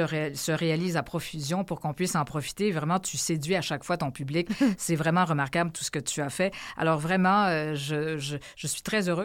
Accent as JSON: {"language": "French", "town": "Montreal", "region": "Quebec", "country": "Canada", "said": "ils pourront aussi cliquer sur Montréal et voir qu'est-ce qui se passe chez nous à Montréal."}